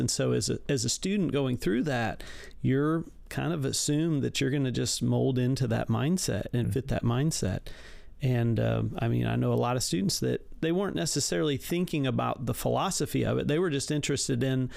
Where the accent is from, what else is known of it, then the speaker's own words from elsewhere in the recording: Troy, Illinois, United States; So I grew up in Southern Illinois, Troy, Illinois. It's a little kind of farming town.